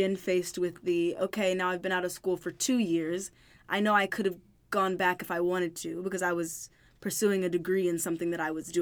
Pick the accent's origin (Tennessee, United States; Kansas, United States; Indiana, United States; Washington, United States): Kansas, United States; now in Brooklyn, United States; Growing up in Kansas, I know for myself personally, I don't ever want to be in spaces that don't look like the world, you know?